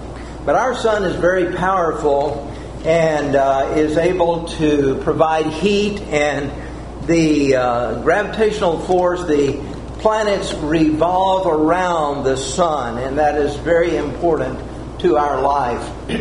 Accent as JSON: {"language": "English", "region": "Texas", "country": "United States", "tie": "born or raised there", "said": "Sometimes when I was growing up in West Texas, we had little whirlwinds that would come across the fields."}